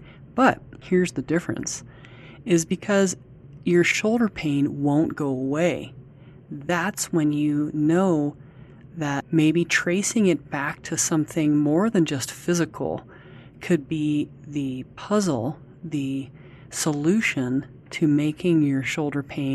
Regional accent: Albuquerque, New Mexico, United States; I'm from Albuquerque, New Mexico. I'm a massage therapist

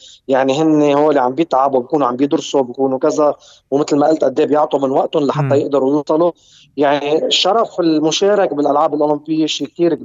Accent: Lebanon; لأنه شبعنا نحن كشعب لبناني،

